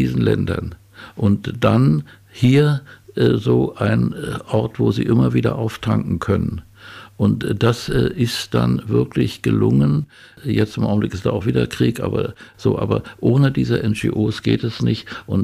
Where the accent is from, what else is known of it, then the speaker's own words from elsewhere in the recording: Eberswalde, Brandenburg, Germany; und hier meine Heimat auch, Lüdersdorf, Eberswalde